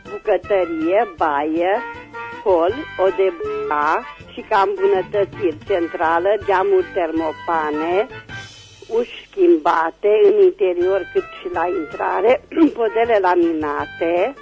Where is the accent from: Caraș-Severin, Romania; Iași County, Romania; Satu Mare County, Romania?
Caraș-Severin, Romania; Reșița; sunt din Reșița și am de făcut un anunț.